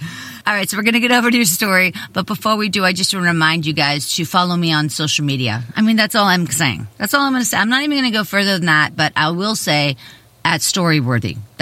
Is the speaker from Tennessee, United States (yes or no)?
no; Pittsburgh, Pennsylvania, United States; Okay, I'm from Pennsylvania as well. Pittsburgh.